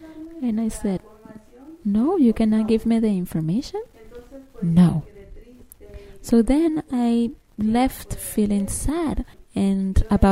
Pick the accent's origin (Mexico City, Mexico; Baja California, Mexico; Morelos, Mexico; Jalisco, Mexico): Jalisco, Mexico; Guadalajara; English is a second language; I am from Guadalajara, Jalisco, Mexico. And as I always say, the land of mariachi and the tequila.